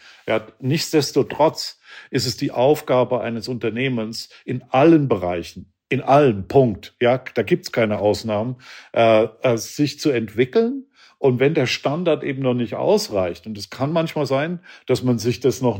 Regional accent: Kaiserslautern, Rhineland-Palatinate, Germany; ich bin ja ein Kind des Kalten Krieges sozusagen. Ja, bin in Kaiserslautern groß geworden, also die Stadt, die vor Rammstein liegt sozusagen. Das heißt, meine Nachbarschaft war mehr amerikanisch als deutsch und meine Kindheit mehr amerikanisch geprägt als deutsch geprägt.

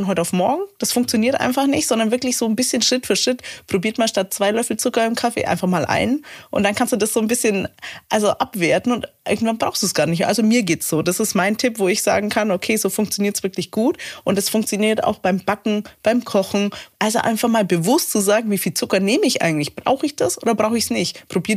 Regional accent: Rottenbuch, Bavaria, Germany; Ja, bei uns in Rotenbuch, also da, wo ich herkomme, das ist ja ein Imker nach dem anderen.

